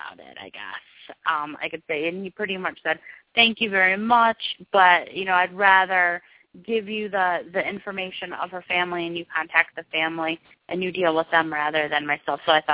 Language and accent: English; Livonia, Michigan, United States; And now I'm from the Livonia, Michigan area.